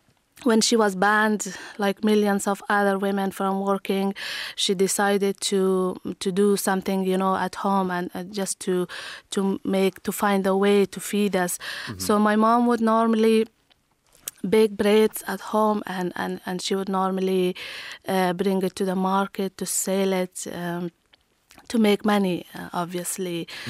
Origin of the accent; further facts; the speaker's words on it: Kabul, Afghanistan; I was born and raised in Kabul, Afghanistan. I was born in war and I was raised in war.